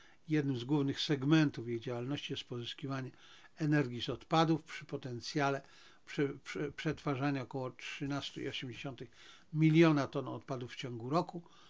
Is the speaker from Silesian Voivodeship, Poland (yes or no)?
yes; Zabrze, Silesian Voivodeship, Poland; ja w końcu pochodzę z Zabrza, to też niewielkie miasto.